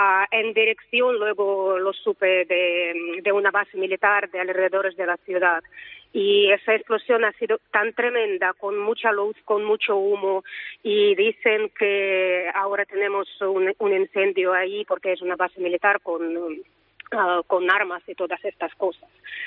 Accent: Ukraine; Spanish is a second language; Somos ucranianos y queremos... hablemos el idioma que hablemos. Yo hablo el ruso y el ucraniano. Mi madre es ucraniano parlante. Yo crecí en una situación rusa parlante.

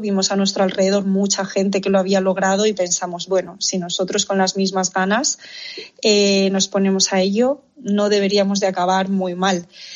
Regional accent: Spain; born there; Pues efectivamente he nacido aquí, así que soy ya muy española, pero creo que lo que más permanece en mí es de los valores chinos es la cultura del trabajo

